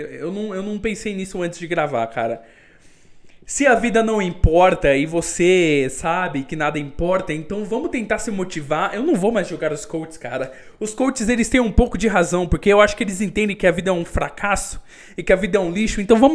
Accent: Northeast Region, Brazil; born there; now in São Paulo, Brazil; Moro em São Paulo, mas nasci no Nordeste.

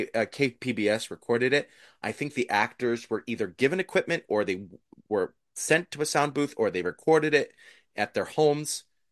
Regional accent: New Jersey, United States; Podcasts, like I'm from New Jersey, is to bring awareness and bring love to things.

